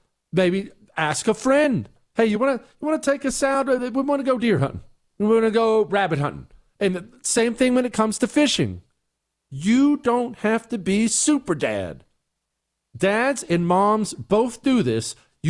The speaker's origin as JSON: {"language": "English", "region": "Montana", "country": "United States", "tie": "born or raised there", "said": "Different people had different upbringing. I was raised in Montana. I was raised on that stuff."}